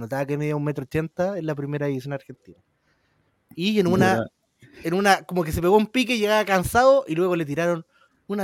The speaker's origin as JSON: {"language": "Spanish", "region": "Valparaíso", "country": "Chile", "said": "Soy de Valparaíso, pero voy a anotar ahí."}